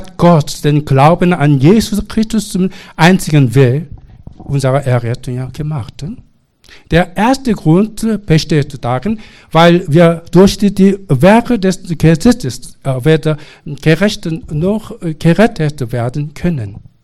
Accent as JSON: {"language": "German", "country": "South Korea", "second_language": "German", "said": "Entschuldigung, ich komme ja aus Korea."}